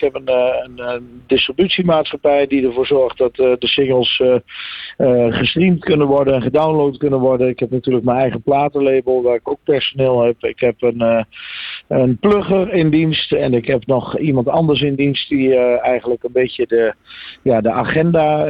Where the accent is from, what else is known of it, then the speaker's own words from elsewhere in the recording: Kampen, Overijssel, Netherlands; Nou, ik kom uit Kampen. Ik ben 45 jaar, inmiddels 28 jaar actief in de muziek.